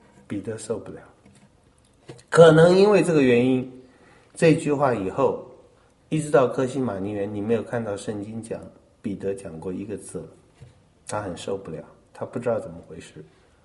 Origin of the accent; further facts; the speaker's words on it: China; 然后我们中国人那句古文顿失所依